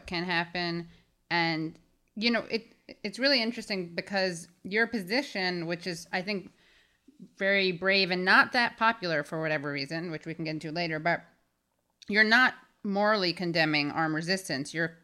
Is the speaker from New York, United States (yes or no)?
yes; New York, United States; I'm from the Upper West Side, so I get that.